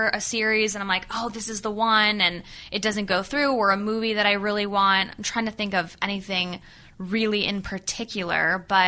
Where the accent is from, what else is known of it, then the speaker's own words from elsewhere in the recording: New York, United States; And I'm from New York, and like, I've done